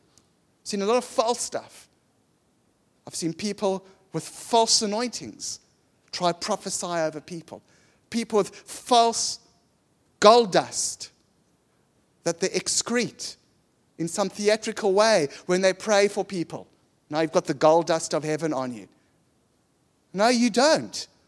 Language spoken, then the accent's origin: English; South Africa; accent: South African; As posh as a South African accent will ever get, so you better love me for it.